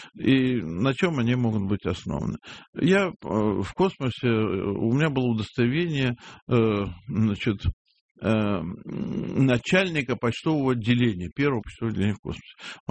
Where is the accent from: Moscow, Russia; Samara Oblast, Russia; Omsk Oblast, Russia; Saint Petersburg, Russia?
Saint Petersburg, Russia; Нет, я ленинградец.